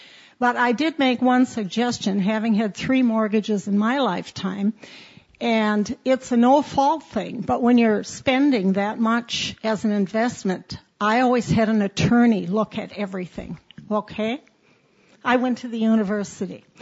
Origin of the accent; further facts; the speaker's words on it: Minnesota, United States; First, I want to say I'm a senior citizen, and I'm Minnesotan, and I'm prudent, and my mortgage has been paid off.